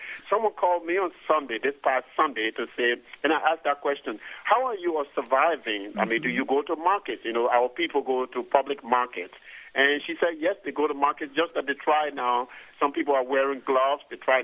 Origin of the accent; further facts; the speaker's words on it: Liberia; I'm from Liberia